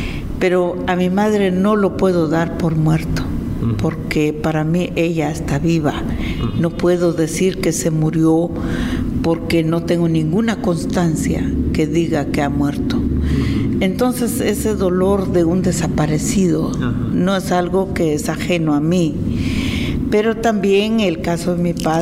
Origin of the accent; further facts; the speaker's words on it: Guatemala; pues es un gran honor para mí como mujer guatemalteca